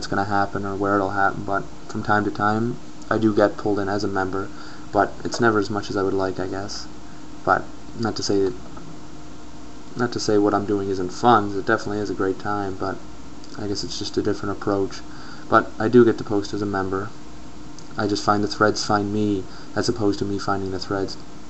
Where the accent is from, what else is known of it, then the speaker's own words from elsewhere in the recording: Canada; He's an American, I'm a Canadian, I'm good looking, he's not, just kidding.